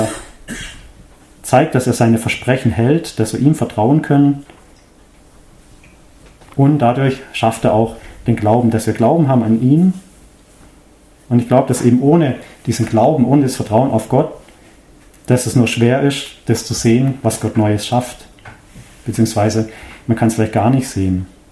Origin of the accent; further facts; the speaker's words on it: Freiburg, Baden-Württemberg, Germany; Ich komme ja aus Freiburg oder bin da geboren.